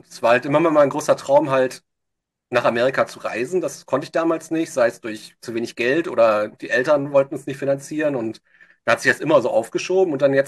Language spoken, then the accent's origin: German; North Rhine-Westphalia, Germany; now in Berlin, Germany; ich komme aus dem Ruhrgebiet, ich wohne jetzt zwar in Berlin